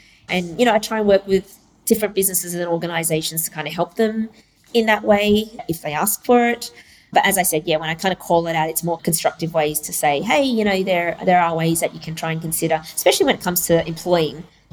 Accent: Perth, Western Australia, Australia; I was born here in Perth, so I'm very much Australian, but my dad's Vietnamese, my mum's Chinese.

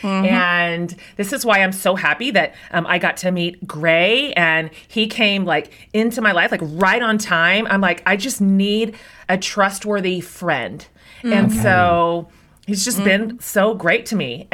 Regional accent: Kansas, United States; Well, I grew up in Kansas.

